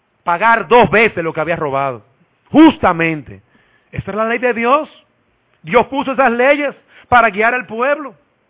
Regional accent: Dominican Republic; Todos debemos someternos a ella si somos dominicanos.

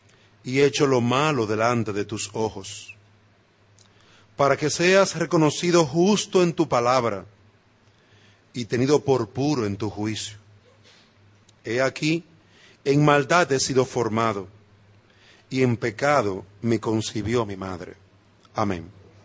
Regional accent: Dominican Republic; Uno de los privilegios que tenemos como dominicanos es que hemos sido de las pocas naciones que han tenido a 2 presidentes escritores.

